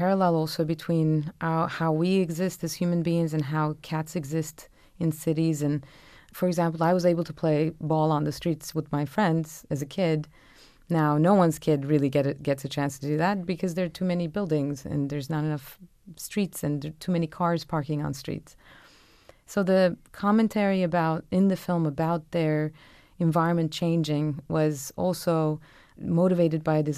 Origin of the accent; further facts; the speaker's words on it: Istanbul, Turkey; It was something that I struggled with personally because I am from Istanbul